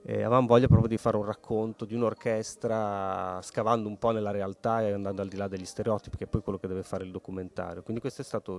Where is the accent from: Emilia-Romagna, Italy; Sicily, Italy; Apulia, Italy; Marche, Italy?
Emilia-Romagna, Italy; Bologna; noi siamo di Bologna, insomma siamo partiti dal Venezuela, ma è stato naturale ritornare nella nostra città